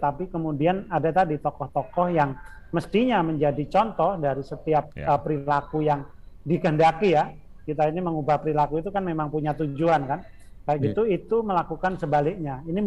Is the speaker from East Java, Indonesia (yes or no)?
yes; East Java, Indonesia; Kalau di Jawa Timur, kampung saya, apa yang dikatakan kiai itu ya udah pasti didengar, akan dilakukan.